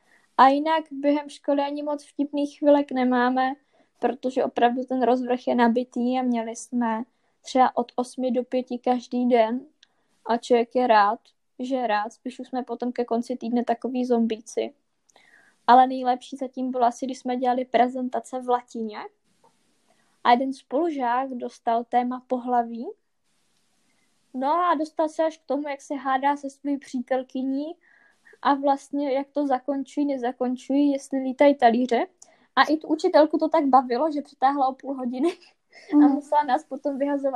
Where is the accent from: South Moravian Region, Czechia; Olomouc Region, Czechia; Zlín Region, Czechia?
South Moravian Region, Czechia; Brno; ačkoliv jsem rodila Brňačka, musím zdůraznit